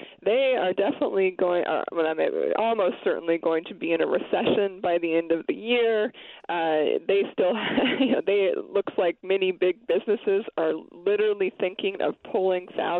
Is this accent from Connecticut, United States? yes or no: no; Pennsylvania, United States; I will say I was back in Pennsylvania, which is my home state.